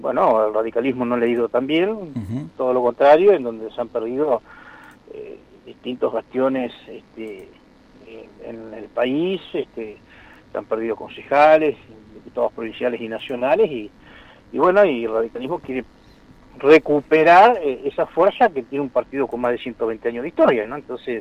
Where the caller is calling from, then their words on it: Río Gallegos, Santa Cruz, Argentina; Acá estamos, de Río Gallegos.